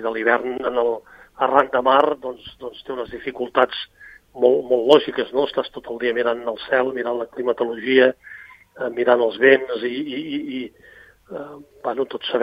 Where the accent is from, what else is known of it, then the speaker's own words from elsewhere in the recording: Girona, Catalonia, Spain; jo vinc de la Girona franquista dels anys 60, grisa, negra, fosca